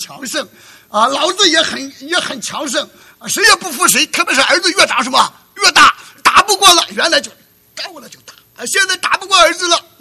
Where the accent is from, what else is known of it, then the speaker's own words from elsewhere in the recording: China; 有一次我到我老家去，在中国大陆